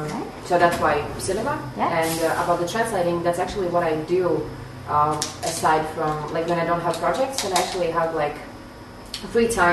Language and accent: English; Riga, Latvia; English is a second language; I'm from Latvia, Riga.